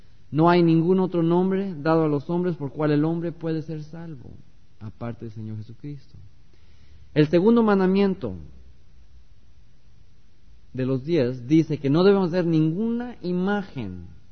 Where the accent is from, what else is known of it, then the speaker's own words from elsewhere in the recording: Mexico City, Mexico; yo nací en México, en el Distrito Federal, toda mi familia es católica, y yo crecí con idolatría, una religión pagana, con santos y virgens.